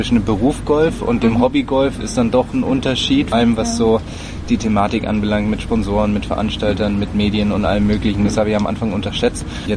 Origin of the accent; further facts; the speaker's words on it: Munich, Bavaria, Germany; Ich komme ja aus München, deswegen sind dann einige Menschen dabei, die ich vielleicht schon seit längerem kenne.